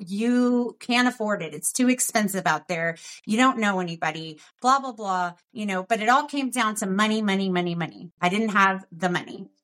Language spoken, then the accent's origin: English; Kansas City, Missouri, United States; I was 16 years old, and I grew up in Kansas City.